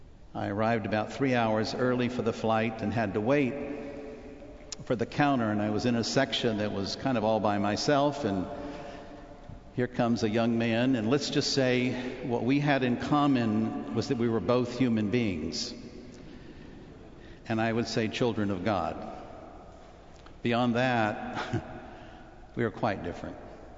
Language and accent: English; Texas, United States; So I said, well, I'm from Texas.